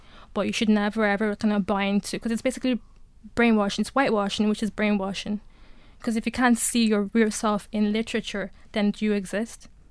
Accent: Eastern Nigeria, Nigeria; I am a Biafran, like, because I'm from Eastern Nigeria. Okay. I'm Igbo.

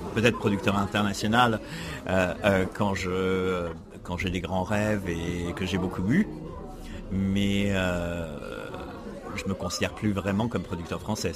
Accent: France; now in Prague, Czech Republic; Je suis français ou je suis d'origine française

